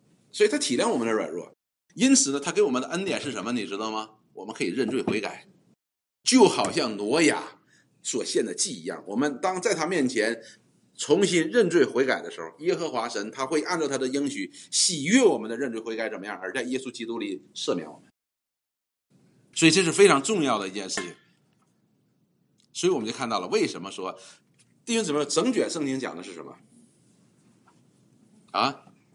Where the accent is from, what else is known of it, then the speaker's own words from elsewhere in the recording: Northeast China, China; 我们东北人呢吃一种菜叫酸菜